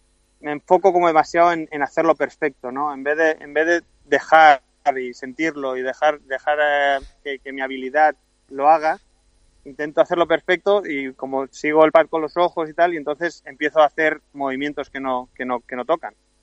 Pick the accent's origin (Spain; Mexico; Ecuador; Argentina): Spain; now in United States